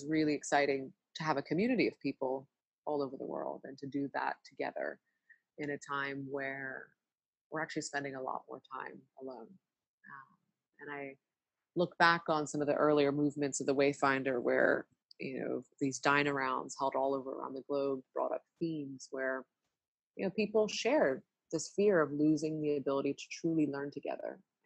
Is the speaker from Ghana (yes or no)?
yes; Ghana; I think as a Ghanaian, we have a term called Sankofa